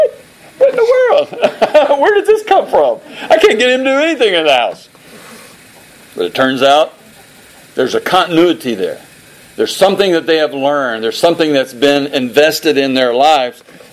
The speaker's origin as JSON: {"language": "English", "country": "United States", "tie": "born there", "said": "Yeah, I love being American. I thank God that I was born in this country"}